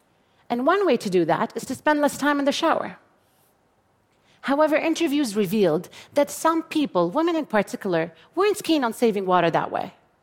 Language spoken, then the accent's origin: English; Jordan; born or raised there